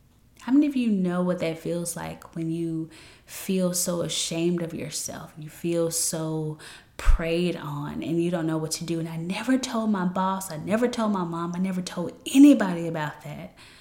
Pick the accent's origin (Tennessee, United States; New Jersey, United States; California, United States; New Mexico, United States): Tennessee, United States; Memphis; Around 17 years old, if you didn't know, I am from Memphis, Tennessee.